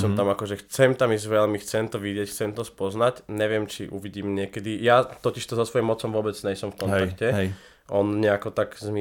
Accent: Bratislava, Bratislava Region, Slovakia; narodil som sa na Slovensku, no aj na Antolskej, reprezent Petržalka.

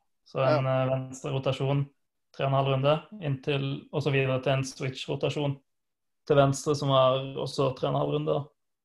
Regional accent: Agder, Norway; men jeg har jo en vanskelig R da, siden jeg er fra Sørlandet.

